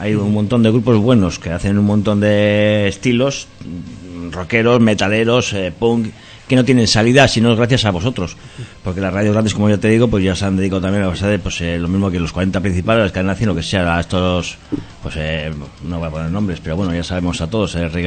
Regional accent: Basque Country, Spain; yo soy de pueblo, yo vengo debajo de Gorbea

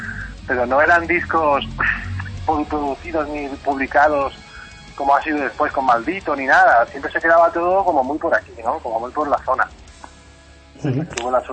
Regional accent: Yecla, Region of Murcia, Spain; yo soy de Yecla, en la región de Murcia, y claro, yo tenía mis bandas aquí en la ciudad

